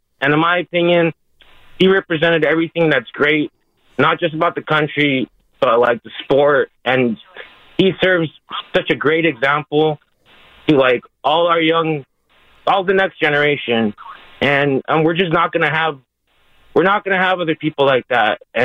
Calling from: Anaheim, California, United States; Yeah, I'm just calling from Anaheim just to say my respects to Willie Mays.

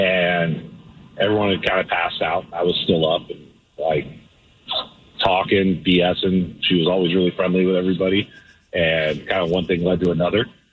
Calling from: Delaware, United States; from Delaware.

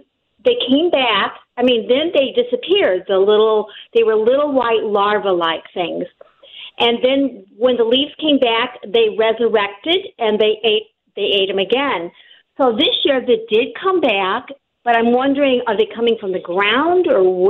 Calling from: Collinsville, United States; Hi, I'm from Collinsville.

